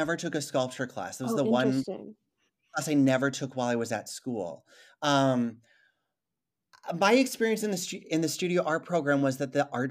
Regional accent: Shoreview, Minnesota, United States; I grew up in Shoreview, so that's a northern suburb outside of St. Paul.

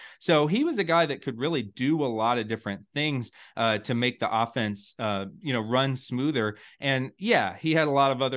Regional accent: Atlanta, Georgia, United States; because I grew up in Atlanta, I went to one of the 99 Rams versus Falcons games

